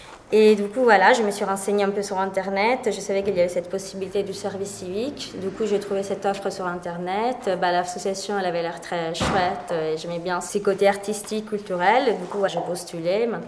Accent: Italy; Maintenant, je suis là depuis bientôt 7 mois. Je suis italienne.

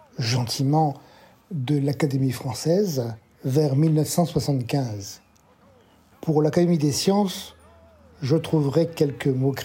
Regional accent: Lille, Hauts-de-France, France; born there; je suis né à Lille, pas d'étoiles

